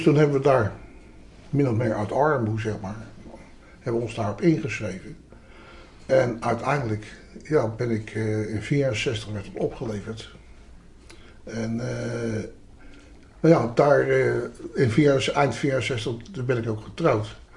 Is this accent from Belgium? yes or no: no; Leiden, South Holland, Netherlands; 12 juni 1941 ben ik dus geboren in de Formosestraat, dus in de Kooi in Leiden. En ik heb tot mijn 47ste jaar heb ik in de Kooi gewoond.